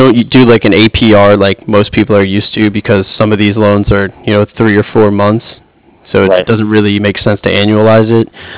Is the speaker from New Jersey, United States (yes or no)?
yes; West Orange, New Jersey, United States; now in San Diego, United States; I grew up in West Orange, so not pretty familiar with the area.